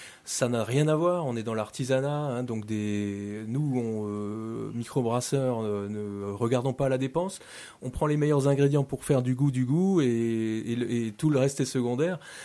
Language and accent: French; Steinbrunn-le-Haut, Grand Est, France; Moi, je suis originaire du Tsungo. J'ai grandi à Steinbrunn-le-Haut et je me suis installé il y a 10 ans à Kösslack.